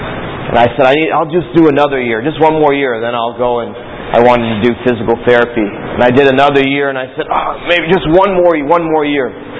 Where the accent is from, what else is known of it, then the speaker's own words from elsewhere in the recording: Baltimore, Maryland, United States; But one thing that, and I grew up in Baltimore. I went to the Christian school, the Greater Grace Christian Academy.